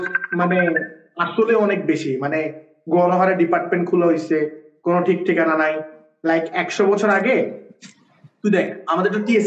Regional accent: Gopalganj, Dhaka Division, Bangladesh; now in Chittagong, Bangladesh; মজার ব্যাপারটা হচ্ছে আমার গ্রামের বাড়ি গোপালগঞ্জ

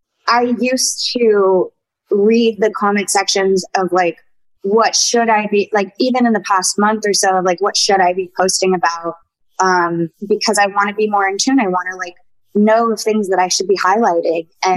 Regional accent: the South, United States; we grew up in the South

